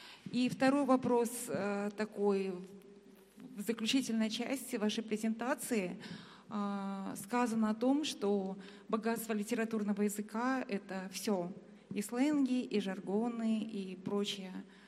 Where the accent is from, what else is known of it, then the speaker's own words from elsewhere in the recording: Astana, Kazakhstan; я из Астаны.